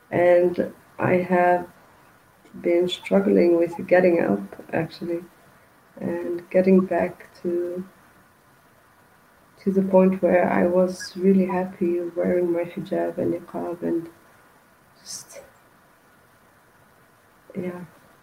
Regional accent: Netherlands; I'm from the Netherlands, yes.

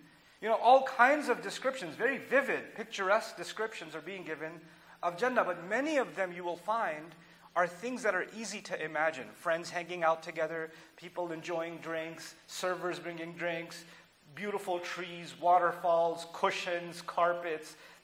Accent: Dallas, Texas, United States; I come from Dallas. There's nothing to look at, you know.

